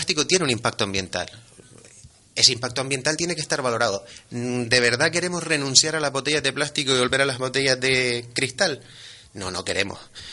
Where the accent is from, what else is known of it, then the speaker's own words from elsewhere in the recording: Firgas, Canary Islands, Spain; no veo el agua Firga, que es de donde soy yo.